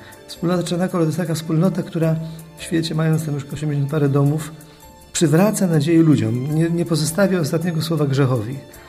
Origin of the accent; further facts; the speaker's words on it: Skrzatusz, Greater Poland Voivodeship, Poland; czasem zapytany skąd jestem, mówię, że ze Skrzatusza.